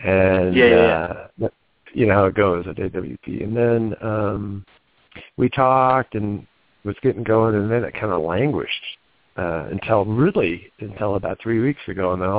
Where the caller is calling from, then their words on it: Seattle, Washington, United States; I'm calling from Seattle, a little north of Seattle by an hour.